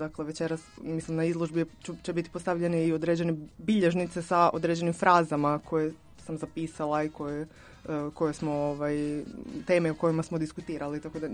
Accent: Umag, Istria County, Croatia; ja sam s mora, znači ja sam iz Umaga, što je u Istri, na ono, turistički grad na obali, i imam cijeli život taj doticaj s turizmom, znači rođena sam u turizmu, u obitelji koja se bavi turizmom

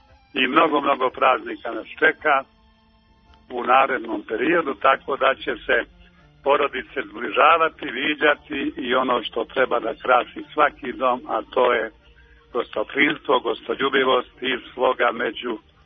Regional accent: Serbia; on se priprema i kod nas u Srbiji.

